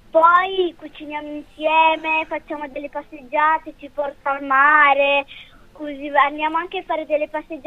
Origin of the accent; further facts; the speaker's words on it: Casablanca, Casablanca-Settat, Morocco; io vengo da Casablanca. I miei nonni parlano in arabo.